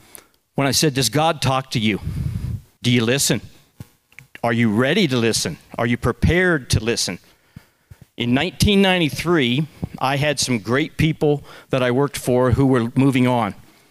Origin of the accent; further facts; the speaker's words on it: Kansas, United States; When I grew up in Kansas, the red words were like